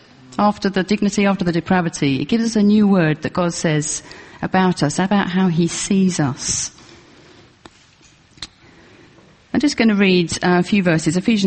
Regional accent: United Kingdom; Of course, we're British.

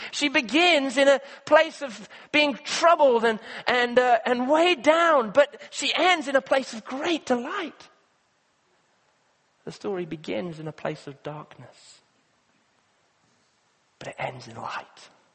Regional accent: Kenya; I grew up in Kenya.

